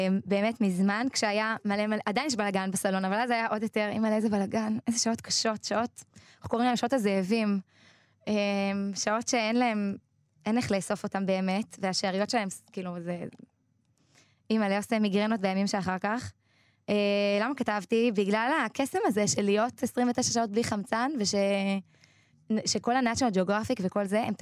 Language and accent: Hebrew; Mitzpe Hoshaya, Northern District, Israel; ממצפה הושעיה